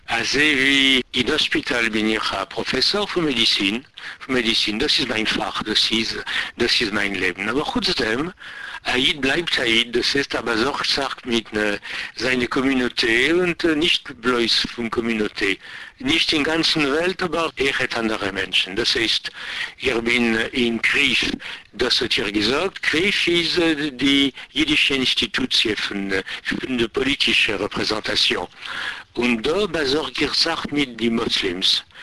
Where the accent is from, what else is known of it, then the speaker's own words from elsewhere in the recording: Paris, Île-de-France, France; born there; German is a second language; Ich bin geboren in Frankreich, in Paris. Meine Eltern kommen von Litwak, aber kämen nicht gewesen Französen. Die erste Französin in die Familie ist gewesen mein Bruder und mir